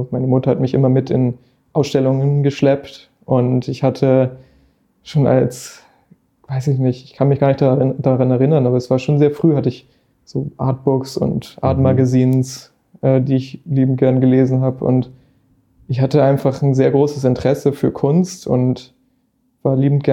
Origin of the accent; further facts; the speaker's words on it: Hamburg, Germany; Eimsbüttel, ja, hier in Hamburg.